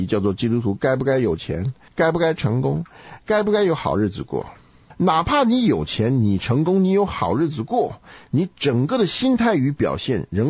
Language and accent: Chinese; China; 也不是我们中国人讲的要青出于蓝